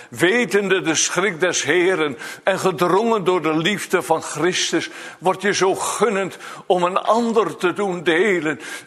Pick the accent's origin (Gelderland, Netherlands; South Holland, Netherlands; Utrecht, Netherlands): Gelderland, Netherlands; Elburg; vanuit mijn kinderjaren dat ik in Elburg in de kerk zat